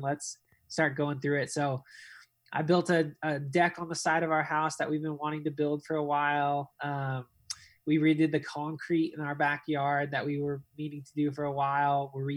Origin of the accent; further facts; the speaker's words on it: United States; now in Dallas, United States; I've been in Dallas for 7 years. I grew up in the United States, and so moving to Texas was really easy.